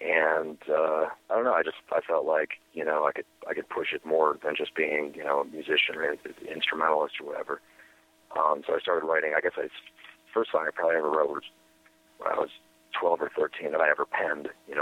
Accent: Wisconsin, United States; I grew up outside of Madison, Wisconsin, in rural Wisconsin, and had a lot of access to music early on.

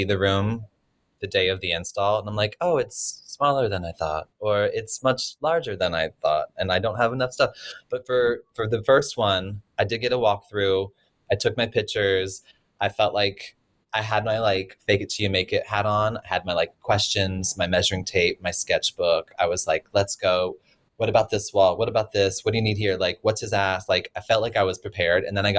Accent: North Carolina, United States; For me, I grew up in North Carolina. We didn't have a budget for an interior designer.

